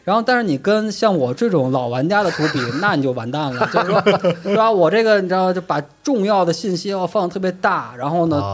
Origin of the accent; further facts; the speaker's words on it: China; 我是中国人嘛，我跟老外交流那是有点困难的